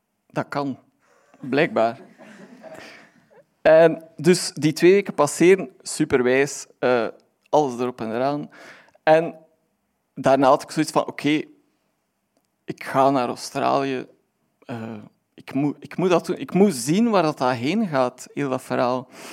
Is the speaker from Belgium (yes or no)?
yes; Aalst, Flanders, Belgium; Het zit zo, ik ben van Aalst, sorry daarvoor.